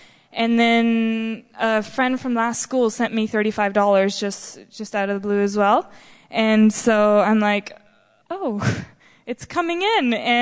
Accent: Manitoba, Canada; I'm from Manitoba, Canada.

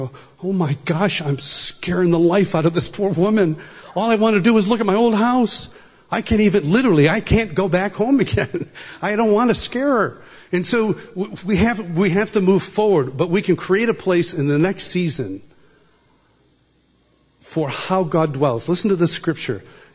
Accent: Marion, New York, United States; I've gone back to my hometown, little town, upstate New York, Marion, New York, 30 miles east of Rochester.

